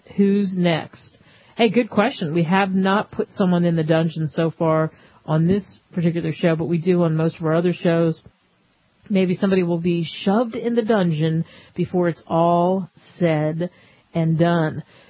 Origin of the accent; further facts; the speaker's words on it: New York, United States; also born or lived in Philadelphia, Pennsylvania; I grew up in New York, Philadelphia, so been to the Empire State Building.